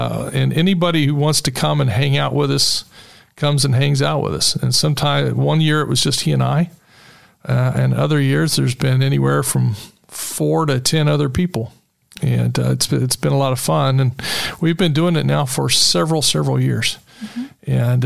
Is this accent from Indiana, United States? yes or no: yes; Muncie, Indiana, United States; I go up to my hometown, which is Muncie, Indiana.